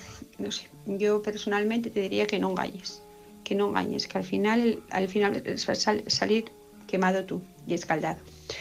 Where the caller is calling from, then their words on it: Asturias, Spain; de Asturias